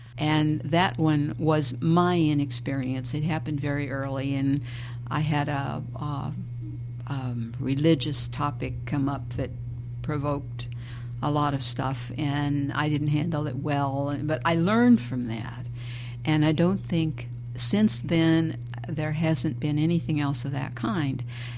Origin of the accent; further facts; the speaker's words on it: the South, United States; I'm 70, and I'm a Southerner, okay?